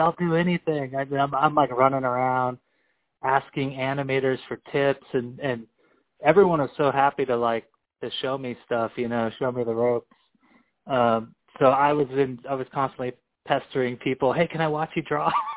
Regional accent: California, United States; Yeah, I was born in 1981. I grew up in Orange County.

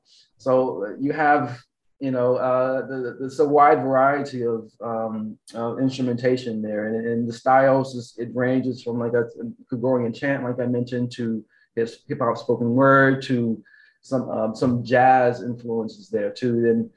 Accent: Atlanta, Georgia, United States; Well, I grew up in Atlanta, Jason, and my dad's a preacher. And I that's how I started into music. You know, I come from a very musical family.

